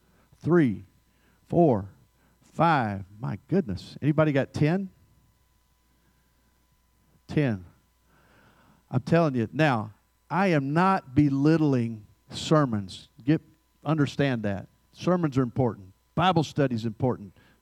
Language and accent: English; the North, United States; I'm from the North, by the way. I don't sound like it.